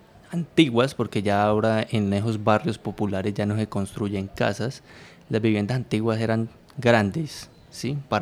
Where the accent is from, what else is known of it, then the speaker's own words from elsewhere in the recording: Cali, Valle del Cauca, Colombia; Soy de aquí de Cali, del Valle del Cauca, en Colombia.